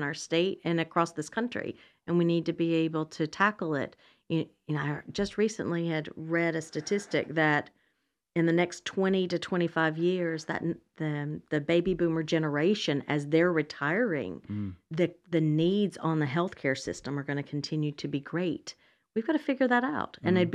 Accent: Johnson City, Tennessee, United States; I'm from Johnson City, Tennessee, just right over the mountain from Asheville.

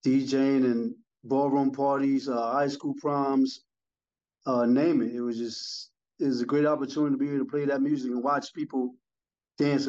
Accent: Liberia; moved away; Man, listen, coming up as a DJ was a great way, man. I came from West Africa.

